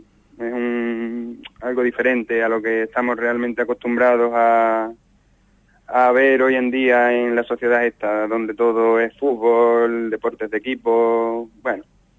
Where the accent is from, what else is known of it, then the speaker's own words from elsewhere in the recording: Spain; now in Almería, Spain; Llevo por aquí, por Almería, unos 8 años o así ya, que ya me considero medio almeriense también, pero me he criado en un pueblito de interior.